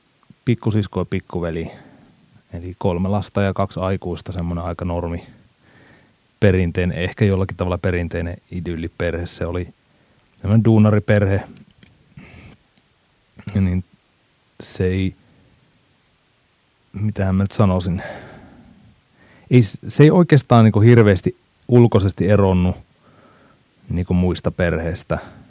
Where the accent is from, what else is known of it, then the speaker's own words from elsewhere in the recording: Mikkeli, South Savo, Finland; Mä oon syntynyt Mikkelissä alun perin. Siellä kasvoin ja suurimman osa elämästäni on siellä asunut. Se oli mulle se kotiseutu. Ja on tietyllä tapaa tietysti vieläkin.